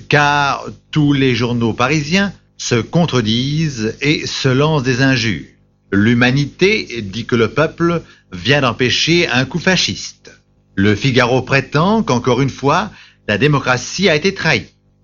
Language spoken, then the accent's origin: French; United States; comme nous en avons chez nous en Amérique